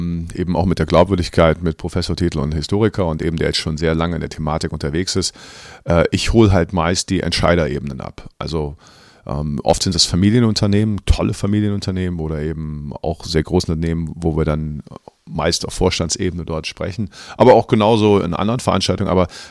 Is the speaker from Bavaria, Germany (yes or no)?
no; Cologne, North Rhine-Westphalia, Germany; als Kölner